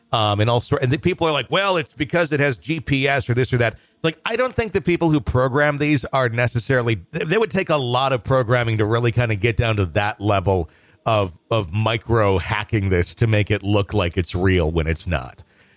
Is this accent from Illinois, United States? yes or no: no; Wisconsin, United States; I was visiting my hometown cemetery in Wisconsin.